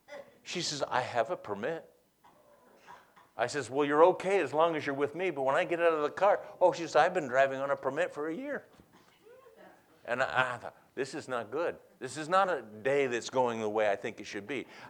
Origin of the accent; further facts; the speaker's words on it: New England, United States; where I grew up in New England. I've lived in New England most of my life. And, you know, we're pretty independent.